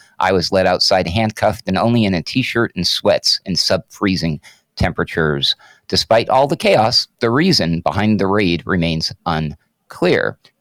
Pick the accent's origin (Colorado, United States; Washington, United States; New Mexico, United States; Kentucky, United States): New Mexico, United States; This was between Corona and Roswell in my home state here of New Mexico.